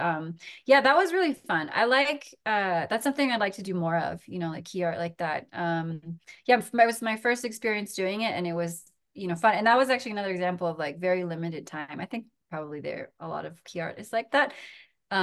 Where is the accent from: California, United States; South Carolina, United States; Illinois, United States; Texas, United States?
California, United States; Sacramento; And in my hometown of Sacramento, there was like a big hip hop and like b-boy scene that I was a part of.